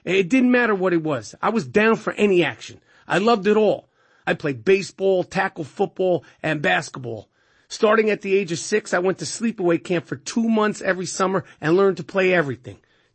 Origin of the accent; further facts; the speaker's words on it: Manhattan, New York, United States; Even as a kid growing up in Manhattan, the Philadelphia 76er Dr. J was everything to me.